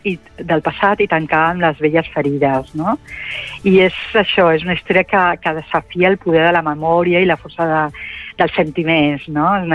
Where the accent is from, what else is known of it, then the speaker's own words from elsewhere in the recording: Barcelona, Catalonia, Spain; jo soc de Barcelona, però la meva família, de part del meu pare, creix a Palamós des del 1750